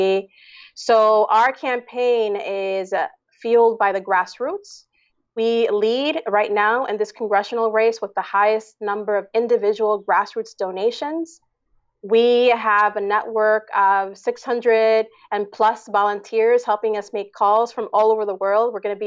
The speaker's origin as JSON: {"language": "English", "town": "Bayamón", "country": "Puerto Rico", "tie": "born there", "said": "I was born in Bayamón, Puerto Rico. My mother is an Afro-Dominican woman from the Dominican Republic."}